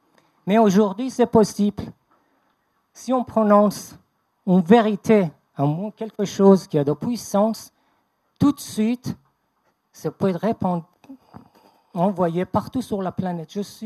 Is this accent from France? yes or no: no; Iran; moved away; Je suis aussi un Iranien. Voilà. J'ai quitté l'Iran il y a presque 40 ans, le 7 mars 1978.